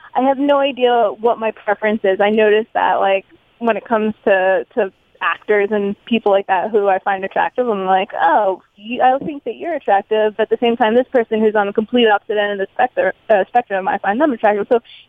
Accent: Pennsylvania, United States; now in New York City, United States; Well, fun fact, I'm a Pennsylvania native. I'm actually from Eastern PA. In Eagles territory, but I am a Steelers fan.

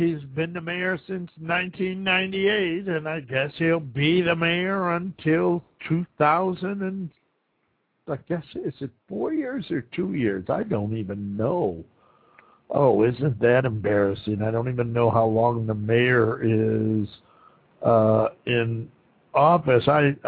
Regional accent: Buffalo, New York, United States; I was born and raised in Buffalo, so anything that happens in New York, that's where the buff net comes from, actually.

